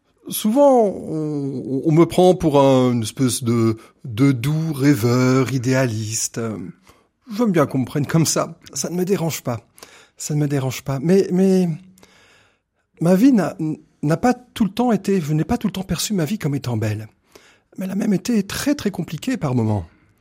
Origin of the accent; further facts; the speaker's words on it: France; born there; Et je suis né en France, mais tout à fait. Juste après l'indépendance, hein, mes parents sont rentrés d'Algérie en 1963.